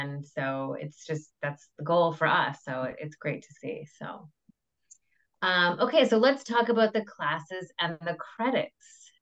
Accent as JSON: {"language": "English", "region": "Connecticut", "country": "United States", "said": "I'm from Connecticut. That's why I asked you that question."}